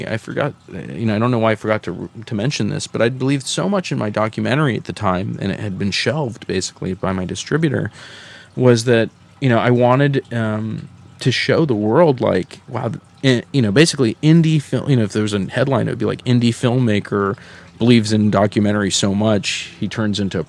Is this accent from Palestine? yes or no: yes; Palestine; also born or lived in Saudi Arabia; I'm Palestinian. I was born in Saudi Arabia.